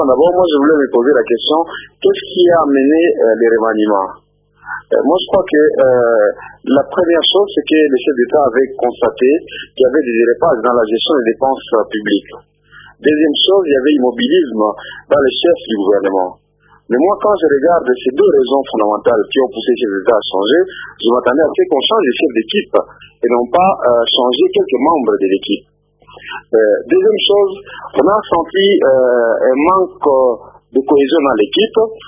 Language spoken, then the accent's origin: French; Katanga, DR Congo; moi je viens du Katanga, je suis arrivé à Goma hier